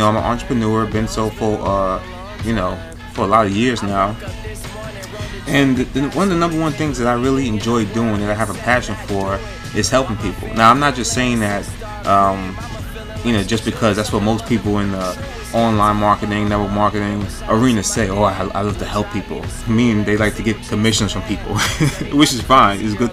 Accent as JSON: {"language": "English", "region": "New York", "country": "United States", "said": "I'm from New York."}